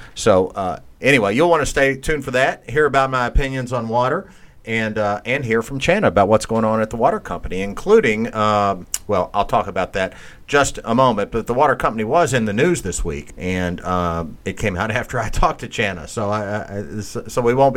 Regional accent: Louisville, Kentucky, United States; it's the most local, the greatest way to hear about things going on in my hometown, Louisville, Kentucky.

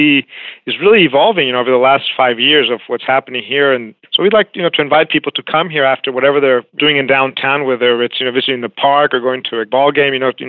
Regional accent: Mexico; I grew up in Mexico, started playing tennis when I was 9 years old

